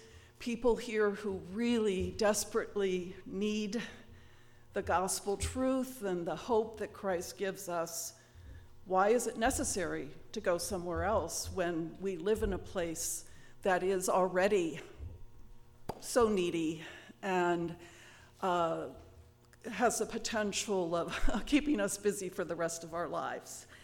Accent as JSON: {"language": "English", "town": "New York City", "region": "New York", "country": "United States", "said": "And I said, well, actually, we're from New York City."}